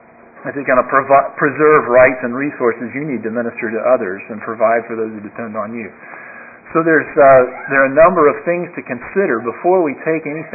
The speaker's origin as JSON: {"language": "English", "town": "Birmingham", "region": "Alabama", "country": "United States", "tie": "born or raised there", "said": "my home church where I grew up in Birmingham"}